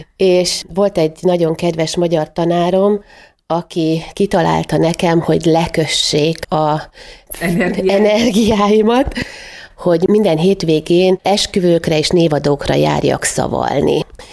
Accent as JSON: {"language": "Hungarian", "town": "Kelebia", "region": "Bács-Kiskun", "country": "Hungary", "tie": "born or raised there", "also_born_or_lived": "Baja", "lives_now": "Kiskunhalas, Hungary", "said": "lassan 35 éve élek Kiskunhalason, de nem itt születtem. Baján születtem, a szüleim ott tervezték az életüket, de a nehézségek, azok haza költöztették őket a kis falujukba, így Kelebján jártam általános iskolába, ott növekedtem, cseperedtem, és ott töltöttem a gyermekkorom nagy részét."}